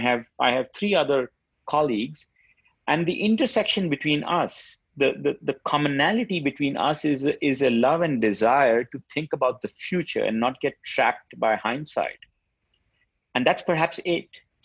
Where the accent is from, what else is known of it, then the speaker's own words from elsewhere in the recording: India; growing up in India, very good academically